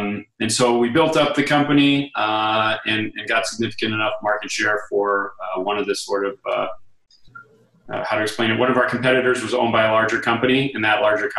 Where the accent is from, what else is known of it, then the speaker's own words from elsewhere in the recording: Buffalo, New York, United States; also born or lived in Boston; I was born in Boston, grew up in Buffalo, New York.